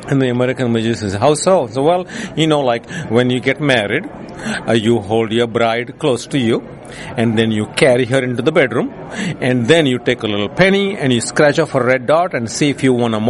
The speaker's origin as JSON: {"language": "English", "country": "India", "lives_now": "Nashville, United States", "said": "But you know, I'm an Indian, so I need three."}